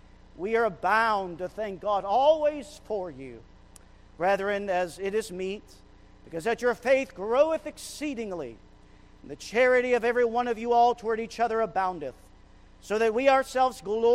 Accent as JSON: {"language": "English", "town": "Fort Kent", "region": "Maine", "country": "United States", "said": "And so, yes, I am from Fort Kent, Maine. It was very different driving here."}